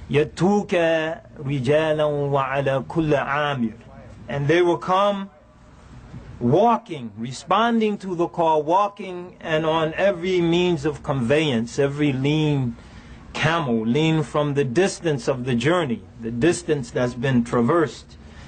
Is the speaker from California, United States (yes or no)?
yes; Berkeley, California, United States; born there; I was born in this area. My father was in the Navy, and during his stint here on the West Coast, I was born in Berkeley at the Alameda County Hospital.